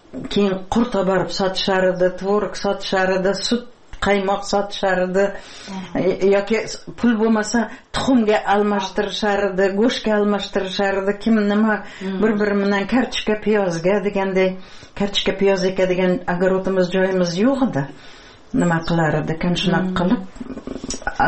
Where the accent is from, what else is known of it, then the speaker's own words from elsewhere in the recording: Piskent, Tashkent Region, Uzbekistan; Yozuq qish yer tulada 3 km Piskent sentriga maktabga qatnaganman.